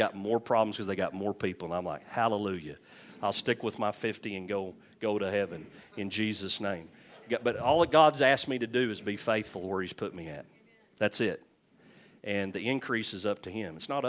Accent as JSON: {"language": "English", "town": "Leedy", "region": "Oklahoma", "country": "United States", "tie": "born or raised there", "said": "Lord, but I'm stuck in Leedy in my hometown. Can't seem to get out of here."}